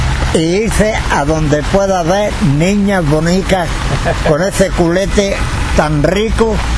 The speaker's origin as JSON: {"language": "Spanish", "region": "Andalusia", "country": "Spain", "lives_now": "Granada, Spain", "said": "yo soy de un pueblecito de Granada, que está a 5 kilómetros de Granada, pero vivo aquí desde el año 64."}